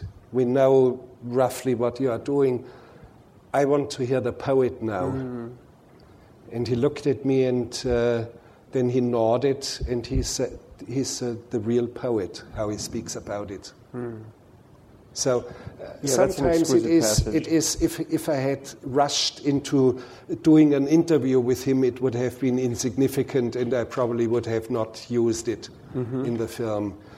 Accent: Bavaria, Germany; English is a second language; I grew up as a boy, I grew up in Bavaria in the mountains, and I was looking after cows

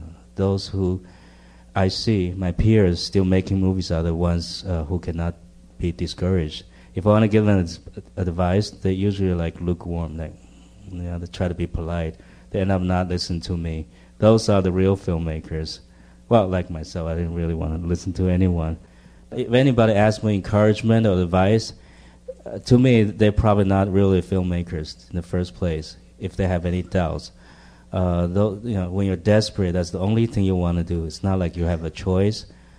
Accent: Taiwan; It was a hidden desire growing up in Taiwan because it was regarded very low

